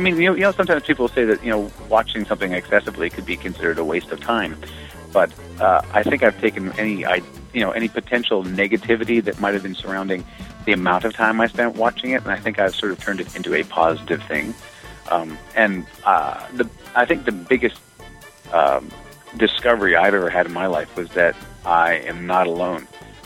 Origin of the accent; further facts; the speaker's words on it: British Columbia, Canada; also born or lived in Hawaii; I grew up in British Columbia, Canada, and lived half of my life for the first few years in Waikiki, sort of back and forth. So Hawaii and then British Columbia.